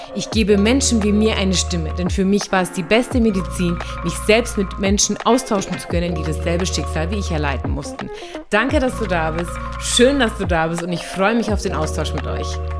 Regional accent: Bavaria, Germany; now in Austria; Deutsch-Türkin und lebe momentan im wunderschönen Oberösterreich. Also ich bin selber ursprünglich aus Bayern, ich weiß, man hört es mir nicht an. Und lebe seit circa 4,5 Jahren hier in Österreich. Mich hat die Liebe hierher verschlagen.

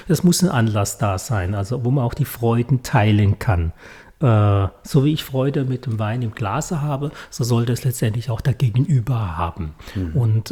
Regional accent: Karlsruhe, Baden-Württemberg, Germany; Ich komme ja hier aus Karlsruhe. Mhm. Da hat man ja auch schon immer den Einfluss vom Elsass, von Baden, Pfalz, Schwabeländle, Kraichgau hier.

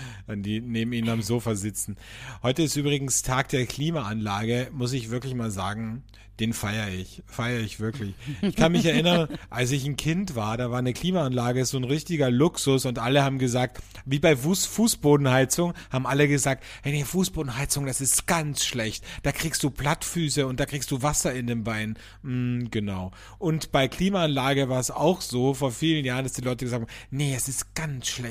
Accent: Austria

